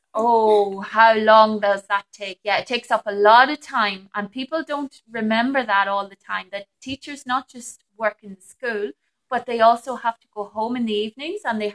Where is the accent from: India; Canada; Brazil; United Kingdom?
United Kingdom; Northern Ireland; Well, as you know, I'm Irish. I'm from Northern Ireland, yeah?